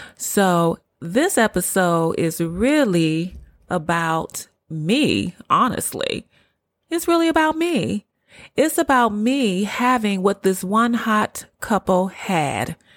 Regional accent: Cleveland, Ohio, United States; I'm from Cleveland, Ohio. So I love snow. I used to love playing in snow.

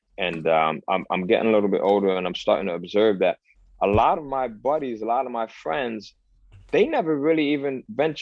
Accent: Bridgeport, Connecticut, United States; the most dangerous environment when I was growing up in Bridgeport was being on my side of town.

